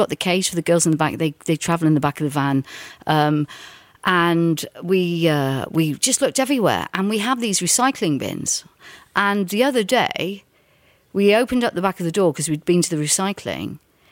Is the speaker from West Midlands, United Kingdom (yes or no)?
yes; Ross-on-Wye, West Midlands, United Kingdom; it's like you're from Bury and I'm from Ross and Wy